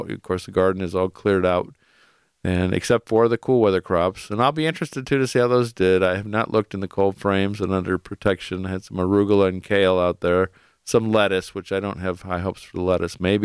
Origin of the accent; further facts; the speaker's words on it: Cleveland, Ohio, United States; moved away; You know, growing up in Cleveland, we had real winters. Moved here 20-some years ago.